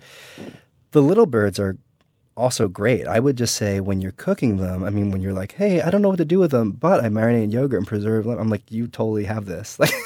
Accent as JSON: {"language": "English", "region": "New Jersey", "country": "United States", "tie": "born or raised there", "said": "So I grew up in New Jersey and have not had the pleasure of doing much hunting in my life."}